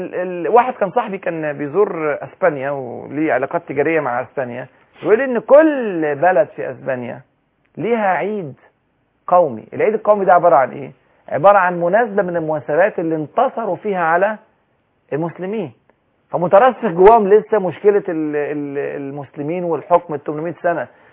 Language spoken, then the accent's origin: Arabic; Egypt